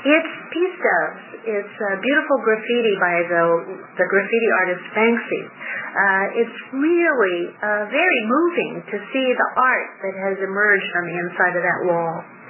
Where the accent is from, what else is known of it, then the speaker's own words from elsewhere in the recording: Ozark, Alabama, United States; also born or lived in Europe; And I think it comes from my experience growing up in the South. I went to high school in Ozark, Alabama in 1960, and I had I'd been living in Europe for about 7 years before